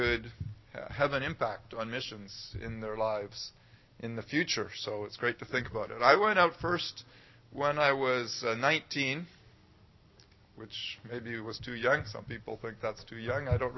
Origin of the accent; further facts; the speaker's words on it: North Vancouver, British Columbia, Canada; I grew up in North Vancouver, you know where that is. … I suppose I grew up, thinking about it, with a fair amount of privilege in a Christian home